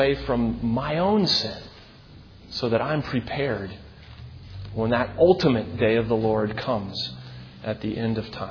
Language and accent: English; Columbus, United States; One of the friends I grew up with in Columbus